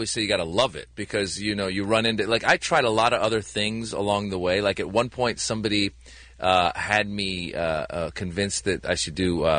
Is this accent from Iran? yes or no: yes; Iran; now in United States; I'm from Iran originally.